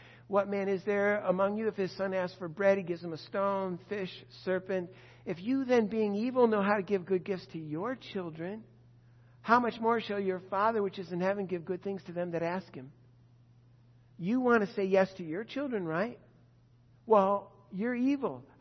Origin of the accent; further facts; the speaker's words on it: the South, United States; where, of course, we come from the South and we go camping on Eastern Shore.